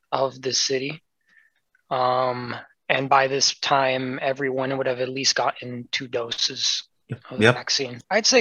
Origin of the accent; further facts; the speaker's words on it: New York, United States; I'm a New Yorker. That's like in my blood.